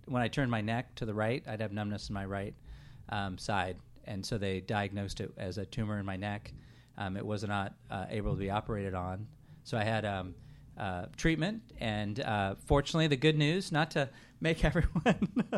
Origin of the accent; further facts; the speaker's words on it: Palm Springs, California, United States; I grew up in the Palm Springs area, where it's